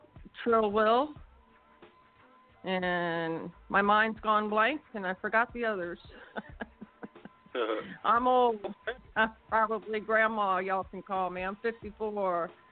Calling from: Woodlake, Minnesota, United States; I'm from Woodlake, Minnesota.

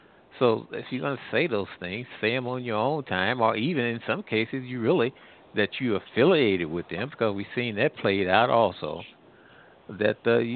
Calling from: Midwest, United States; I'm calling from the Midwest.

